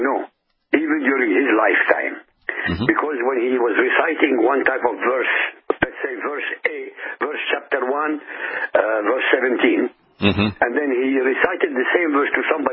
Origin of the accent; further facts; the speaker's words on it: Iraq; I come from Iraq. This is my background.